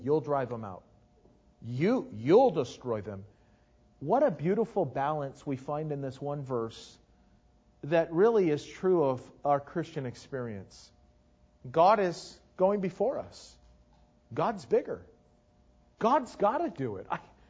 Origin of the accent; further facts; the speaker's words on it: United States; That's because I'm an American.